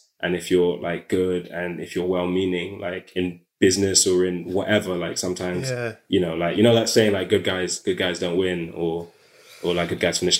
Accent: London, United Kingdom; I'm like, I'm from South London.

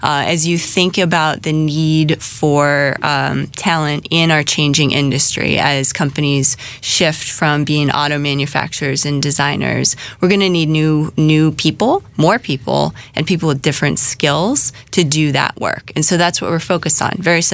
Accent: East Coast, United States; I grew up on the East Coast, worked on the West Coast.

